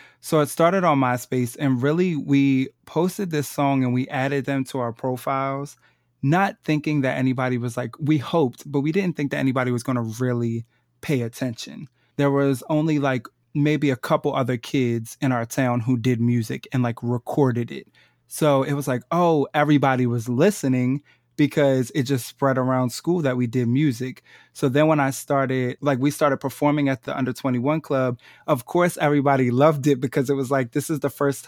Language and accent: English; Maryland, United States; So I'm actually from the Eastern Shore originally. So I grew up in a really small town, and Baltimore is kind of like the closest city.